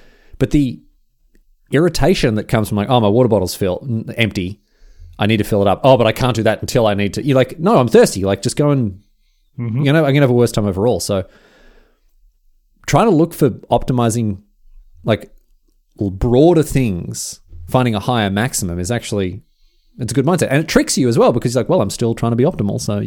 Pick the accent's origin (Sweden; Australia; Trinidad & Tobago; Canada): Australia; Yes, I'm Australian.